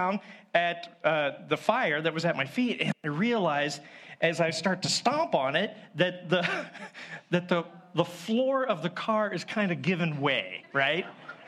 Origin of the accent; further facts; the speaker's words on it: Miamisburg, Ohio, United States; we were just traveling to Wright State University from my hometown in Miamisburg.